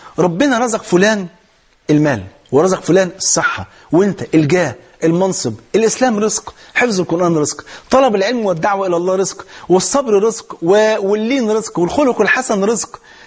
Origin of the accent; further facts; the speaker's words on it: Egypt; واحد مليونير مرة معدي على أرض فلاحين عندنا في مصر